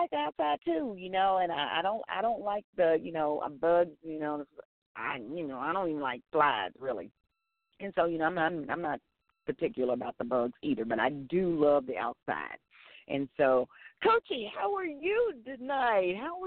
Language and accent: English; Arkansas, United States; We are live out of Arkansas. Yes, I'm in my home state.